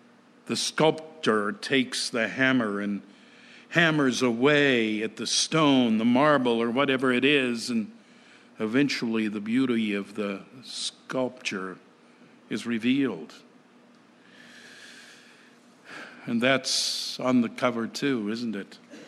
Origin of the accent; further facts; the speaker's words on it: Colorado, United States; I grew up in Colorado, and in the mining districts of Colorado still, you'll find the ruins of what were called stamp mills.